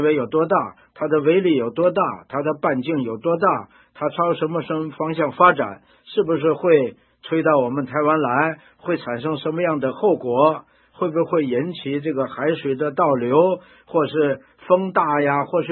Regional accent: China; 而我们中国人自古以来就相信这个灵魂不朽

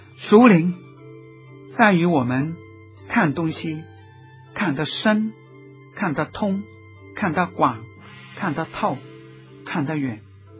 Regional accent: Hong Kong; 我们香港人有时说

